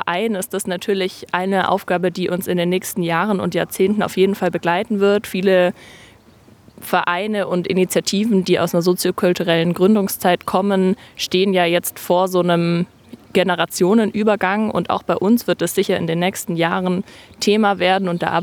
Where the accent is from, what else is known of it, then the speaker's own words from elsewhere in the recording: Ulm, Baden-Württemberg, Germany; Ich bin selber in Ulm aufgewachsen und durfte die vielfältige Kulturlandschaft in Ulm als Kind und Jugendliche als ganz selbstverständlich erleben